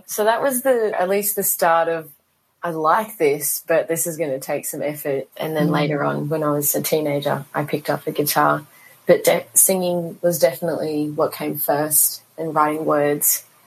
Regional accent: Gympie, Queensland, Australia; now in Gold Coast, Australia; I am based on the Gold Coast in Queensland, in Currumbin, but I grew up in Gympie, so I'm a country girl.

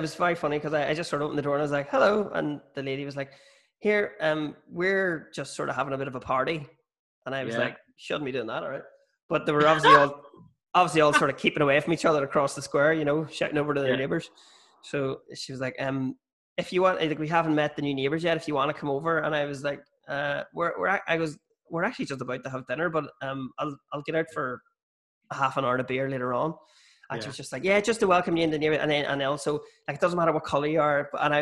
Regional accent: Armagh, Northern Ireland, United Kingdom; I thought it was funny because I'm from Armagh.

